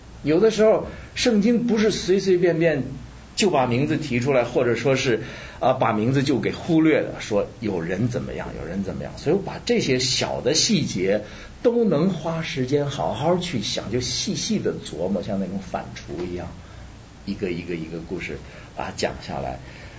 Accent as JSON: {"language": "Chinese", "region": "Beijing", "country": "China", "said": "我是北京人特贫怎么办"}